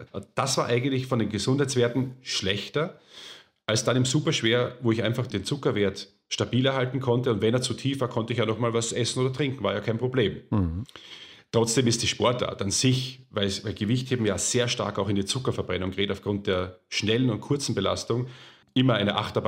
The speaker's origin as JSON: {"language": "German", "region": "Lower Austria", "country": "Austria", "tie": "born or raised there", "also_born_or_lived": "Vienna", "lives_now": "Germany", "said": "Ich bin am Land groß geworden. Wien geboren, ja, aber ich... aufgewachsen in Niederösterreich mit tollen Freunden, kleine Ortschaft"}